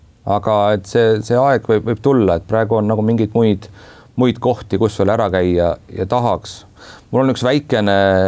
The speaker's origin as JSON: {"language": "Estonian", "town": "Kuressaare", "region": "Saare County", "country": "Estonia", "tie": "born or raised there", "said": "see Kuressaare ja see linna nagu piirid on minu see nagu see lapsepõlve või see kust ma pärit olen"}